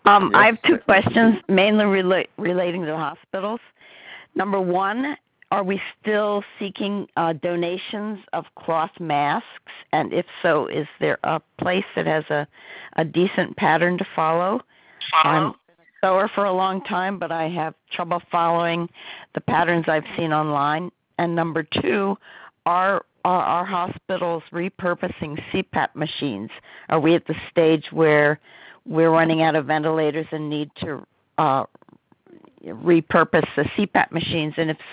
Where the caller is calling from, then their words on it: Lewes, Delaware, United States; Lewis, Delaware.